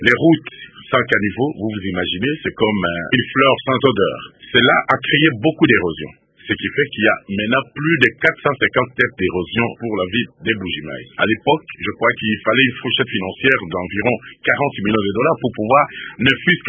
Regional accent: Kasaï-Oriental, DR Congo; je suis l'unique à avoir créé un boulevard chez nous au Kasaï-Oriental

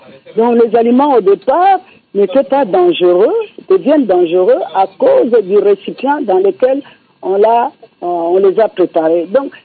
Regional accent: DR Congo; chez nous, en RDC

